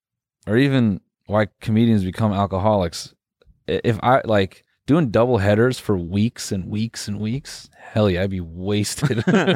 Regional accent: Benson, North Carolina, United States; I am from Raleigh. I'm just playing, man. I'm from Benson.

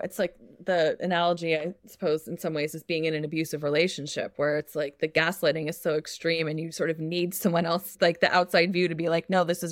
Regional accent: Canada; now in France; as a Canadian, I know how the Americans can idealize Canadian health coverage

